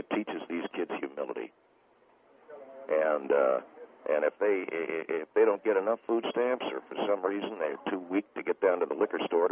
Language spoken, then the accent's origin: English; Mobile, Alabama, United States; Okay, I'm from Alabama, too. That's my home. I don't know what, I'm from Mobile, Alabama.